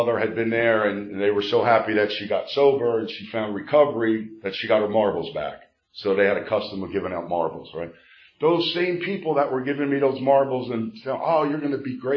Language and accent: English; Elizabeth, New Jersey, United States; I grew up in Elizabeth.